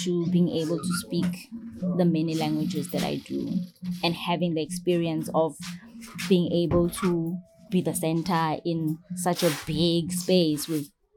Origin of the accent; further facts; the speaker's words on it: South Africa; maybe it's because they just love having the experience of talking to me as a South African.